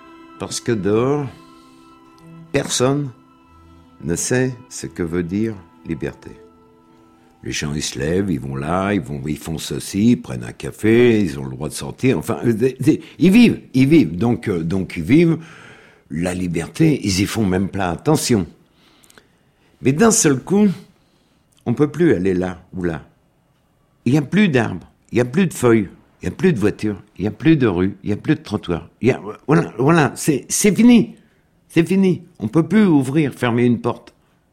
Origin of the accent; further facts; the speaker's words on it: Clichy, Île-de-France, France; born there; j'ai 76 ans. Je suis né à Clichy, Seine, 92, en 39 donc.